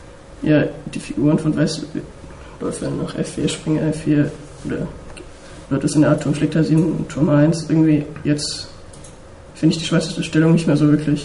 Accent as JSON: {"language": "German", "region": "Hesse", "country": "Germany", "said": "In der Nähe von Kassel. Also ich gehe in Kassel auch in die Schule."}